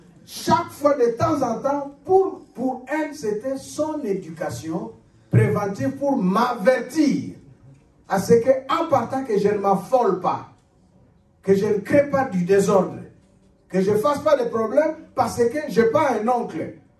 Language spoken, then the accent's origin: French; Kikwit, Kwilu, DR Congo; On utilise le Lingala ou surtout le Kikongo. Dans notre langue de chez nous à Kikuit, on utilise ça comme codé